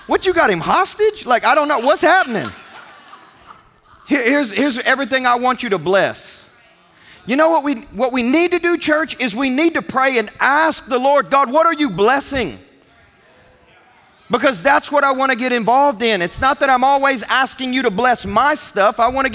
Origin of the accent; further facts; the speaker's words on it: Kentucky, United States; Growing up in Kentucky, we used to talk about wild goose chases.